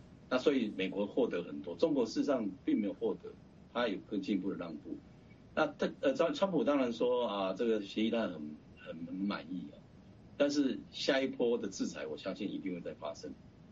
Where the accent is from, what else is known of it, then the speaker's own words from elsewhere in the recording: Taiwan; 我来自台湾